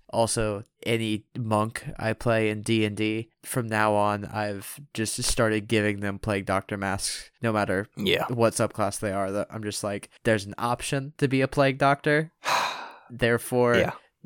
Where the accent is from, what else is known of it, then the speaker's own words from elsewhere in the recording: Scotland, United Kingdom; I'm Scottish.